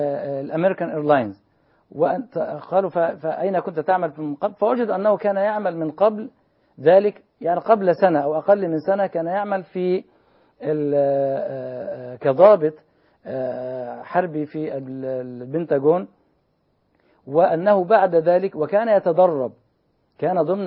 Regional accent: Egypt; أو في حالة مثلا عندنا في مصر في مثل هذه الأحداث الطارئة

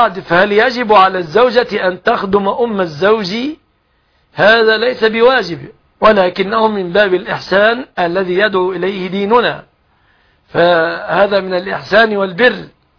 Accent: Egypt

